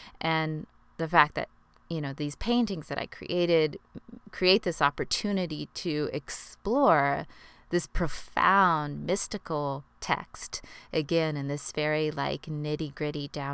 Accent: Texas, United States; moved away as an adult; also born or lived in Los Angeles; And in 2013, I moved from Texas, where I grew up, to LA to obviously be in the epicenter of that industry.

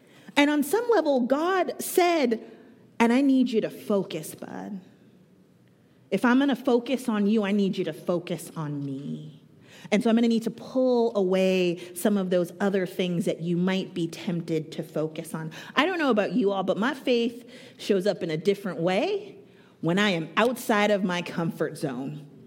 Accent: Richmond, California, United States; also born or lived in Berkeley / Oakland; I am an East Bay born, bred, never ever left. I was born in Berkeley. I was raised in Richmond. I went to high school in Berkeley. I went to college in Oakland. I live in Oakland right now.

